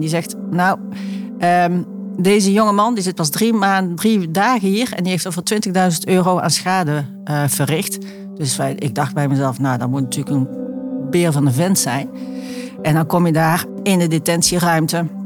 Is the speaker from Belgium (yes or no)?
no; France; Toen lag Frans een beetje voor de hand, omdat ik uit Frankrijk kwam.